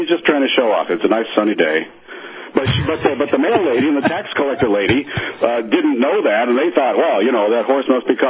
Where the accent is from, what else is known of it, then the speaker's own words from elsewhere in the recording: Colorado, United States; We're from Colorado, and you know, a lot of people don't know Colorado really doesn't have a lot of snow.